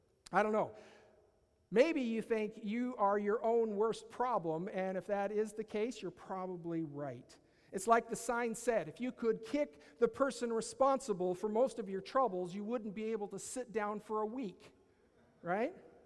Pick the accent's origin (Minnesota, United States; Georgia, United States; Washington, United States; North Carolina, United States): Washington, United States; Leavenworth; also born or lived in Seattle; And I can still remember mom and dad when we moved from Seattle, Washington, the middle of the city, to a 180-acre ranch out in the middle of nowhere, Leavenworth, Washington.